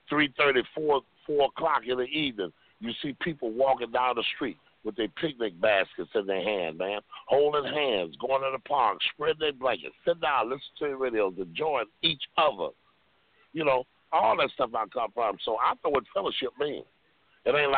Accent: Greenville, Mississippi, United States; I didn't come from no California, no Florida, no Boston. I come from Greenville, Mississippi.

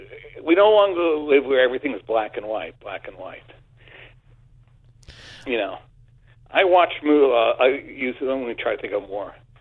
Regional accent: New York, United States; And I grew up in New York. And, of course, I watched it Saturday morning.

